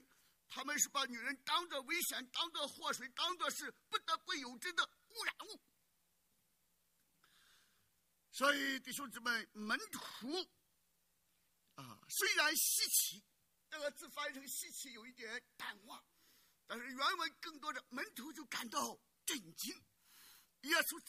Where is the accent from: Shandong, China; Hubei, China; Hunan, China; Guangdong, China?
Shandong, China; 我就记得啊，我小的时候在山东